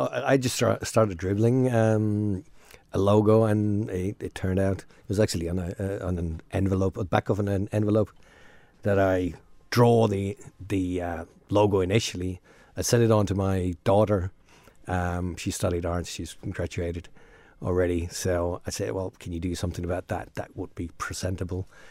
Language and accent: English; Finland; It was a kind of a small festival in my hometown. But there were big names, big Finnish names